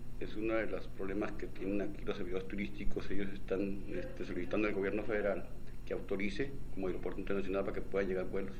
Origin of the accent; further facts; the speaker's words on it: Guaymas, Sonora, Mexico; now in San Felipe, Mexico; Nosotros no somos de este pueblo, no somos de San Felipe, somos originarios de Guaymas.